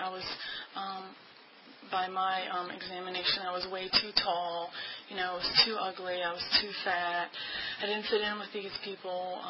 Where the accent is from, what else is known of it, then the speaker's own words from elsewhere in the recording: Ashland, United States; And I grew up in Ashland. I didn't move real far away from home, as you can tell. I actually live right next door to my parents and my grandmother's house now